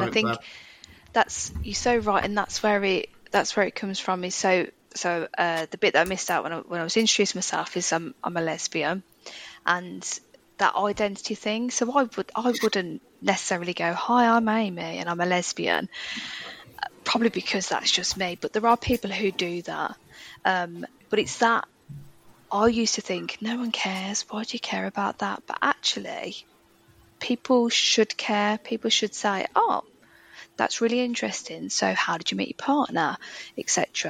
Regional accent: Birmingham, West Midlands, United Kingdom; oh, I'm from Birmingham, and you literally saw people's eyes go, oh, what do you mean from Birmingham?

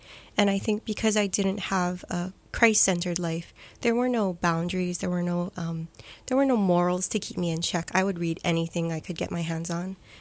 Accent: Waipahu, Hawaii, United States; I grew up in Waipahu.

